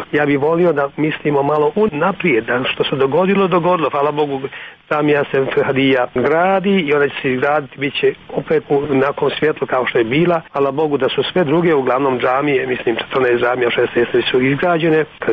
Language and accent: Bosnian; Banja Luka, Republika Srpska, Bosnia & Herzegovina; sam ja odrastao ovdje, odnosno školovao se ovdje.